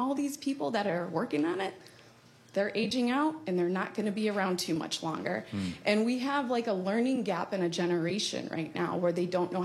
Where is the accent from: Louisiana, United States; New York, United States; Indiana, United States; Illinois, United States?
Illinois, United States; Barrington; I'm actually from Barrington, Illinois.